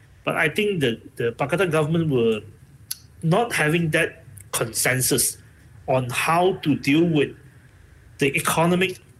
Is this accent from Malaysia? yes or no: yes; Malaysia; Do we fit in as a Malaysian community, or we see that we are succumbed to various tension and manipulation of various sentiments?